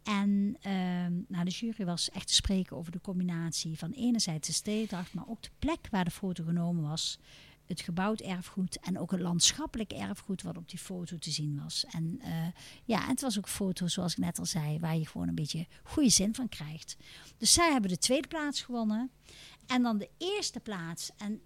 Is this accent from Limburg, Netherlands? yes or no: no; Tholen, Zeeland, Netherlands; Dat we enerzijds toch een beetje kijken naar de Brabantse, maar we zijn ook echt Zeeuws.